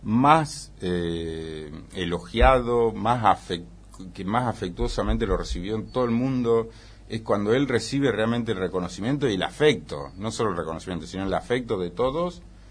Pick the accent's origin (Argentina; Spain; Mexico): Argentina; todo lo argentino nos representa como argentino